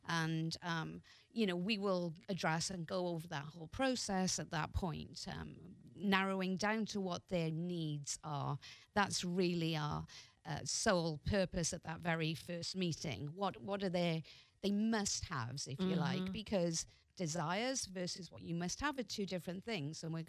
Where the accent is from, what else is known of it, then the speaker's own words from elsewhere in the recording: Wales, United Kingdom; I'm technically from Wales.